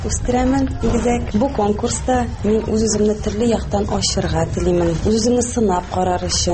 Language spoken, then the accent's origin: Tatar; Tersa, Tatarstan, Russia; now in Izhevsk, Russia; мин Әгерҗе районы Терсавында туып үстем. Хәзерге вакытта Ижевск шәһәрендә яшим.